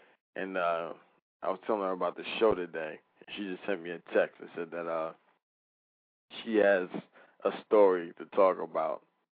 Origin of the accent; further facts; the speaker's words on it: New York, United States; I mean, I'm from New York.